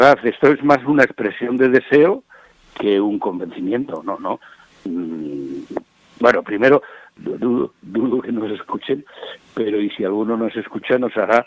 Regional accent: Burgos, Castile and León, Spain; moved away as an adult; Claro, y yo procedo de Burgos, el otro de Alemania, el otro de...

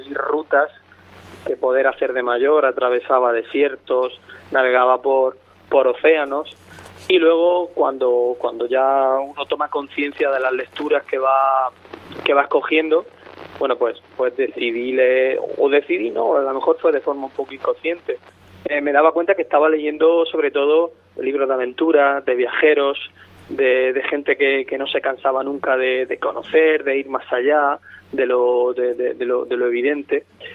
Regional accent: Lorca, Region of Murcia, Spain; also born or lived in Granada; now in Seville, Spain; Yo soy de Lorca, una ciudad que está en el occidente murciano, pegada a Andalucía.

